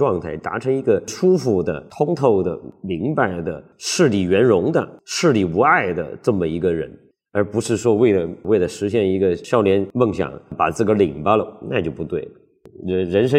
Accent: Guizhou, China; 因为他是广西人，我是贵州人

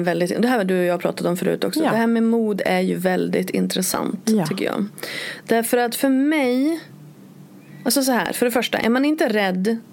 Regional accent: Örnsköldsvik, Västernorrland County, Sweden; moved away as an adult; now in Borås, Sweden; jag flyttade från Övik och liksom till Borås när jag var 21. Och, 22 var jag

